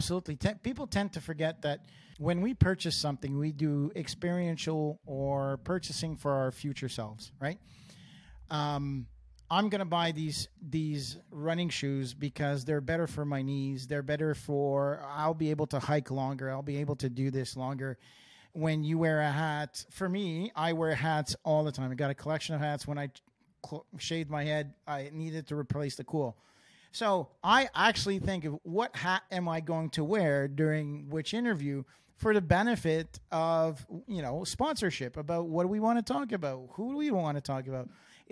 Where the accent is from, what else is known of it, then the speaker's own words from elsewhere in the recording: East Coast, United States; When I think of a house, you know, I where I grew up on the East Coast, there are small little houses, you know, by the Atlantic Ocean.